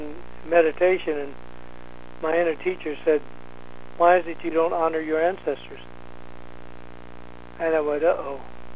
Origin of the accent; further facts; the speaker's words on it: Arkansas, United States; That's my home state.